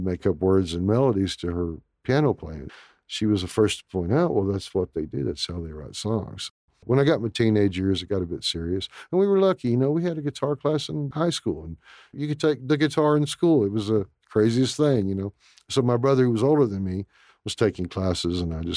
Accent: Hobbs, New Mexico, United States; also born or lived in Lubbock, United States / Corpus Christi, United States; I was born here in Lubbock. I spent a little time in Corpus Christi, but was raised mostly in Hobbs.

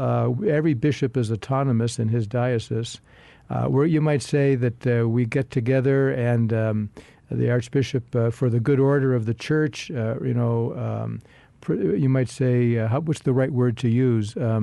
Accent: San Francisco, California, United States; And I come from San Francisco, and I was born and raised there, and I actually spent the majority of my life there.

